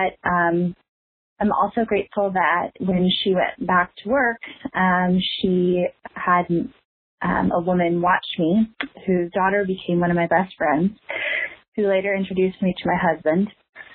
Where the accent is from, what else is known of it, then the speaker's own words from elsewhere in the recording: Kansas City, United States; I'm from Kansas City